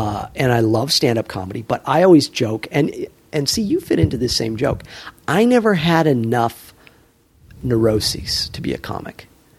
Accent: Isla Vista, California, United States; But, I grew up in Santa Barbara, and I live here in Santa Barbara again, but I grew up in Isla Vista.

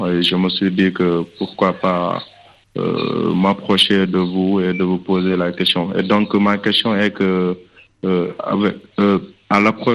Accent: Dakar, Senegal; je suis de Dakar.

